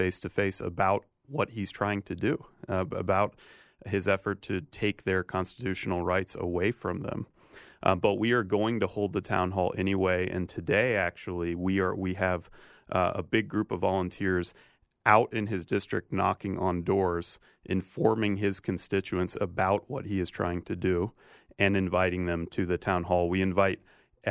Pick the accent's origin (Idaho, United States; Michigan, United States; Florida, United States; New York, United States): Idaho, United States; Sagle; So I'm from rural Idaho. I grew up in Sagal, outside of Sandpoint.